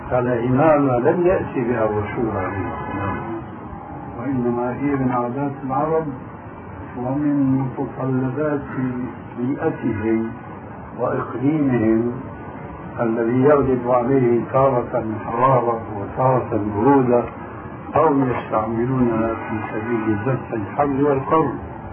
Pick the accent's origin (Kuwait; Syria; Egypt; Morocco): Syria; المقصود عندنا في سوريا مثلا يسمونه الشاروخ